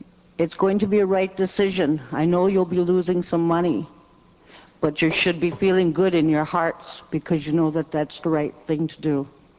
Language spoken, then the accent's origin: English; Wisconsin, United States; I'm a Menominee from Menominee Nation, Wisconsin, and I work in Chicago.